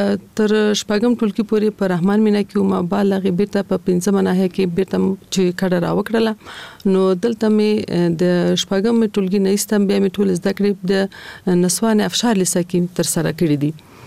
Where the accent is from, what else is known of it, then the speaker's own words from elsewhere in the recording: Kabul, Afghanistan; د مشران جرګې انتصابي سناتوره یم. په کال 1940 کال کې زه په کابل ښار کې زیږیدلې یم. زیګون می په کابل کې شوه ده او ژوند می هم د کابل ښار په 15 مناحیه کې یعنی د خوشحال مینه منطقه کې ما ژوند کړی ده.